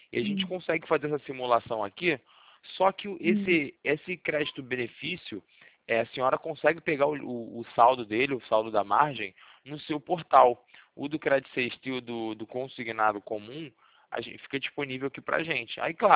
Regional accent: Rio de Janeiro, Brazil; Eu sou do Rio, falo da central de relacionamento, entendeu? Do Santander, mas eu fico no centro da cidade.

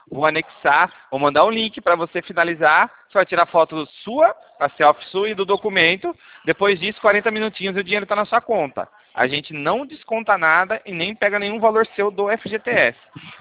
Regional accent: Rio Claro, São Paulo, Brazil; Eu sou aqui de Rio Claro, a gente fica aqui no centro.

